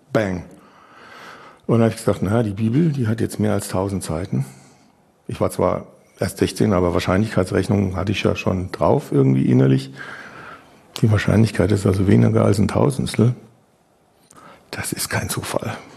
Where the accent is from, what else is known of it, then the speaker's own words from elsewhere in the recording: Munich, Bavaria, Germany; ich komme ja aus München